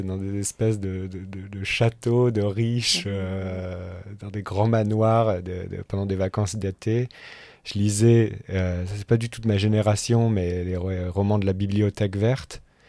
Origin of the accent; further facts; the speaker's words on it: Normandy, France; moved away as an adult; je viens de Haute-Normandie et j'ai vécu à une trentaine de kilomètres de Rouen jusqu'à 18 ans.